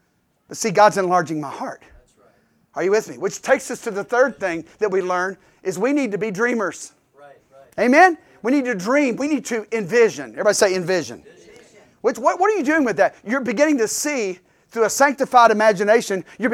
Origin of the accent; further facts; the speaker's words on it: Memphis, Tennessee, United States; It happens in my hometown in Memphis, and it's happening here in parts of it.